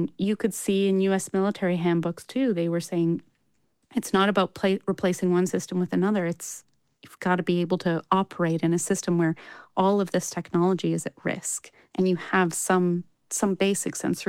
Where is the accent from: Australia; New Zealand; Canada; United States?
Canada; Because, I mean, I'm Canadian. It's kind of the same thing.